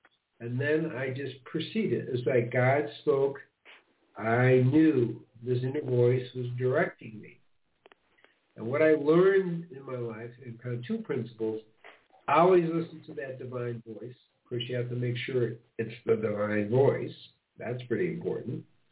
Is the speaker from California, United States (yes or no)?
no; Chicago, Illinois, United States; also born or lived in Highland Park; So I grew up in Chicago. We moved to the suburbs, a place called Highland Park, not too far from Michigan.